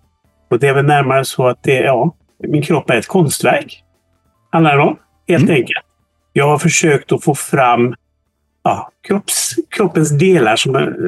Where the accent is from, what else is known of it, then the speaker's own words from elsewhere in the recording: Borås, Västra Götaland County, Sweden; Jag är uppvuxen och född i Borås. På Norrmalm föddes jag. Växte upp på Ängelbrektsgatan 83G.